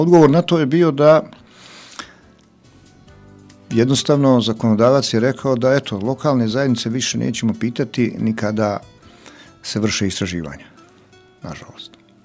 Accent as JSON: {"language": "Serbian", "town": "Tutnjevac", "region": "Republika Srpska", "country": "Bosnia & Herzegovina", "tie": "born or raised there", "said": "moje rodno selo Tutnjevac"}